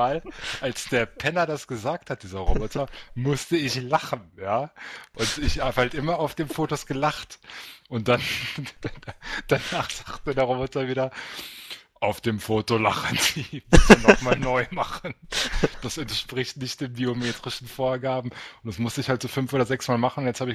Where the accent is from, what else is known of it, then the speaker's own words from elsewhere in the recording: Dortmund, North Rhine-Westphalia, Germany; also born or lived in Hamburg; wurde ich in Dortmund geboren. Hab da bis zu meinem 18. Lebensjahr gewohnt, hab dann 5 Jahre in Hamburg gewohnt und habe in Hamburg City meine Ausbildung gemacht und bin jetzt wieder zurückgezogen in den Kreis Unna. Das ist in der Nähe von Dortmund.